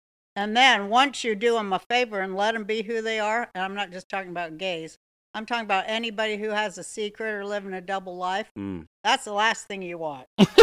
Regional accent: Salt Lake City, Utah, United States; I knew it because I'm from Salt Lake City, Utah.

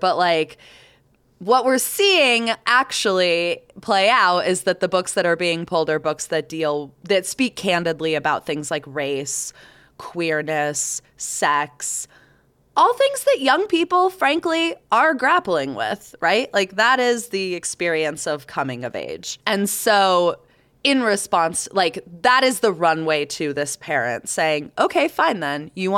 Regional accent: the South, United States; Like, I grew up in the South.

